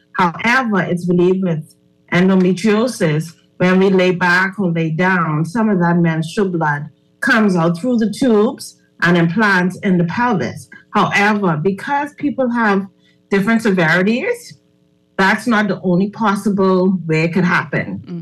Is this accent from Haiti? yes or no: no; Fox Hill, New Providence, Bahamas; I am from Fox Hill. I hail from the Fox Hill community.